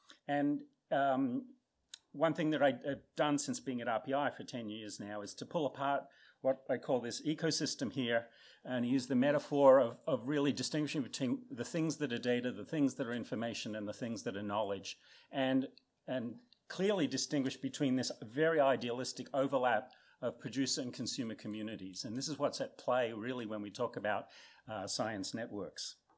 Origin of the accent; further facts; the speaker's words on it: Tasmania, Australia; And watch out, I am from Tasmania.